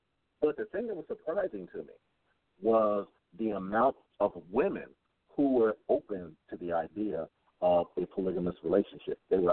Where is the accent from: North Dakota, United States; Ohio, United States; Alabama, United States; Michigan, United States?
Ohio, United States; And I'm from Ohio, though. Can't be too much different.